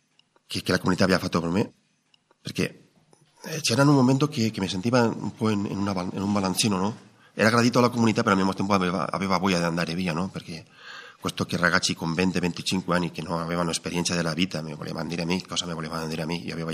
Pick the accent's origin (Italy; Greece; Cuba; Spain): Spain; Italian is a second language; sono spagnolo, sono andato in comunità